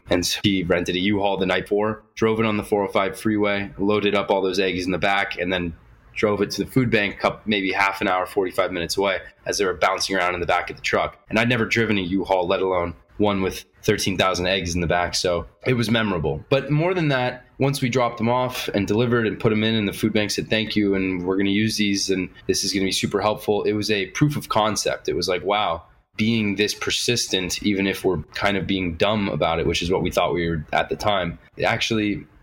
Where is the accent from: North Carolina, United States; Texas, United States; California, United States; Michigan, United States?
California, United States; Los Angeles; wanting to tell the story of people who lived outside of the bubble that we grew up in Los Angeles.